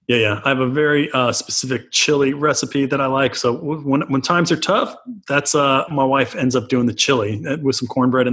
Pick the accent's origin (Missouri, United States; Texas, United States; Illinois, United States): Texas, United States; Oh, I'm from Texas. Chicken.